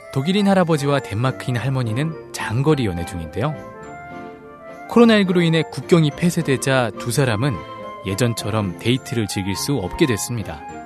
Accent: Seoul, South Korea; 저는 따뜻한 서울 남자

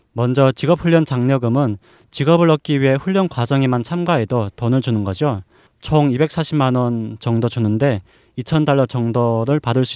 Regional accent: North Korea; now in South Korea; 저도 탈북민이기 때문에

